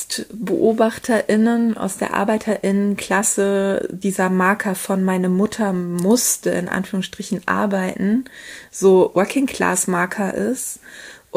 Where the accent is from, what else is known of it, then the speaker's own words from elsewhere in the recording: North Rhine-Westphalia, Germany; accent: Ruhr dialect; ich komme aus dem Ruhrgebiet und ich habe eigentlich früher Ruhrplatt gesprochen. Und das ist ein Dialekt, den habe ich mir abtrainiert